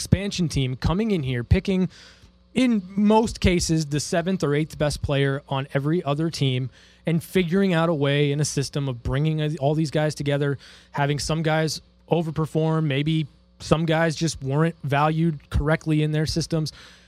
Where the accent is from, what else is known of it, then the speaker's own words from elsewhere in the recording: Los Angeles, California, United States; from L.A., so there were teams just there for the taking for me